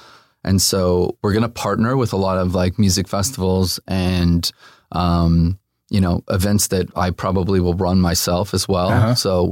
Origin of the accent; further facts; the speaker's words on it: Los Angeles, California, United States; Yeah, I grew up here, born and raised, my sister and I. I was born in Burbank, so I've lived all over now. I lived in Marina Del Rey for a while, Hollywood Hills, Studio City. I'm an LA native for sure.